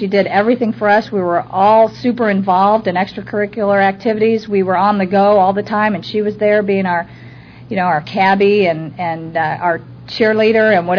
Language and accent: English; Kansas City, Missouri, United States; I was born and raised in Kansas City, so there was the fear in me.